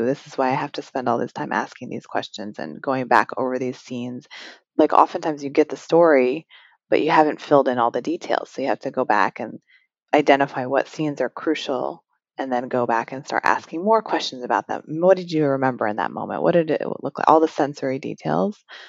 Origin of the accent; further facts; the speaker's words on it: Illinois, United States; Illinois, not far from where I grew up. So I was automatically interested from an identity standpoint, being Asian American, living in the Midwest, growing up at that time period.